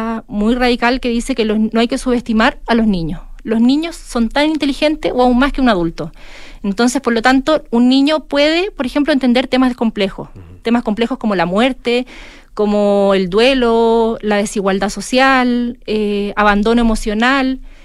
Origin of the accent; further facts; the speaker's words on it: La Serena, Coquimbo, Chile; Porque yo soy oriunda de La Serena y me interesaba hacer rescate editorial.